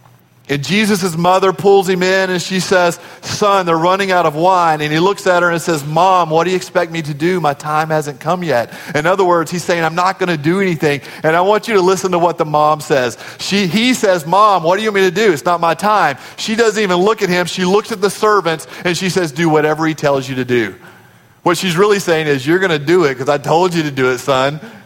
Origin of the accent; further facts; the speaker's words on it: Nederland, Texas, United States; Now, I grew up in Nederland, Texas.